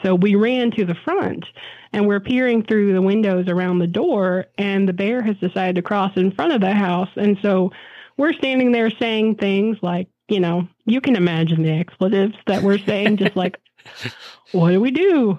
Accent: Tennessee, United States; Like, I'm born and raised in Middle Tennessee. East is where the bears are. West is where Memphis is. I know these things.

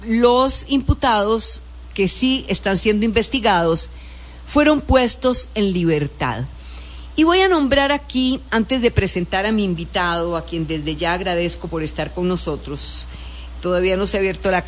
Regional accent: Costa Rica; las huellas que dejan en nosotros como costarricenses.

